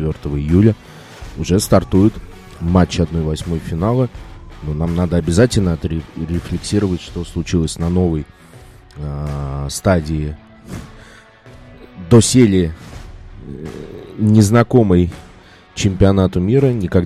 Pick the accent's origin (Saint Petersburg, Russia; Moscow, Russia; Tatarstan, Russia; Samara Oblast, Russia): Moscow, Russia; мне конкретно, как москвичу, конечно